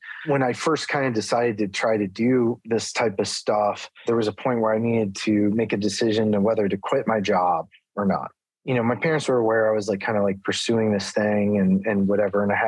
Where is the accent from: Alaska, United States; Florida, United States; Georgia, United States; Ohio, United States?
Ohio, United States; But, you know, I was from Ohio, and it didn't seem like working in the movie industry or ever even getting to be in a movie was something that was like obtainable.